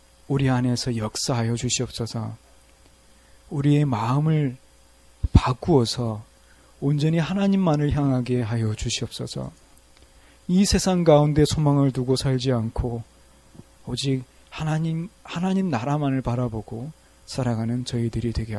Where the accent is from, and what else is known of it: China; now in South Korea